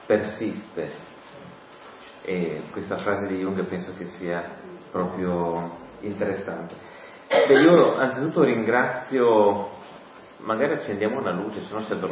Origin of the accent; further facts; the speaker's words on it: Turin, Piedmont, Italy; io sono di Torino e quindi sono veramente contento di essere presente anche in questa comunità